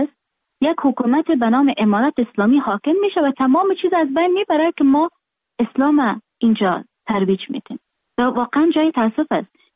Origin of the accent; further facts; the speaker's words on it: Afghanistan; صادقانه برتون بگویم من در خارج هستم، خارج از افغانستان هستم